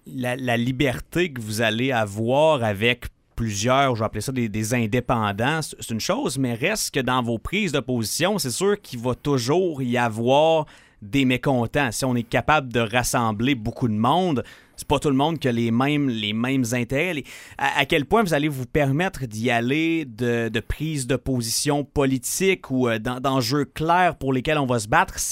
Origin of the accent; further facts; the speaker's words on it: Val-d'Or, Quebec, Canada; Moi, je viens de Val-d'Or